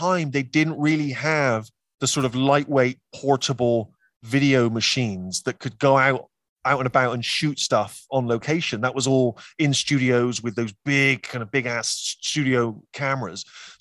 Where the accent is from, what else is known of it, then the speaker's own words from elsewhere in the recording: United Kingdom; when MASH was shown when I was growing up on British TV, it did not have a laugh track.